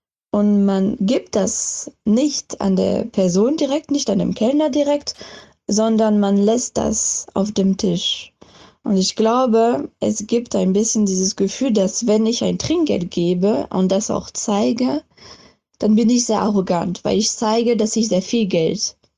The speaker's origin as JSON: {"language": "German", "country": "France", "tie": "born or raised there", "second_language": "German", "said": "und ich komme ursprünglich aus Frankreich. Ich bin auch da aufgewachsen."}